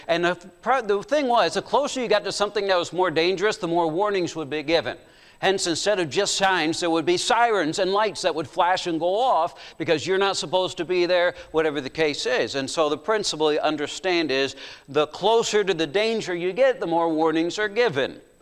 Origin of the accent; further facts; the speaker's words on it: Limerick, Pennsylvania, United States; I grew up in Limerick, Pennsylvania. How many know where Limerick is?